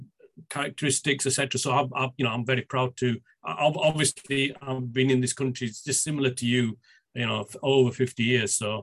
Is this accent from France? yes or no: no; Kenya; born there; very proud to be Hindu. So I'm a Hindu. When my parents are from Gujarat, but they went to Africa. So I was born in Kenya, so I should be really Kenyan. But I'm very proud of my culture, so I'm a very proud Hindu.